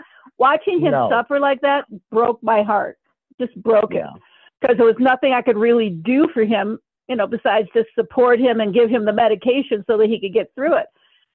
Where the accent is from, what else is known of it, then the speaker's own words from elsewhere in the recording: Michigan, United States; I grew up in Michigan. I drove through blizzards to get to school.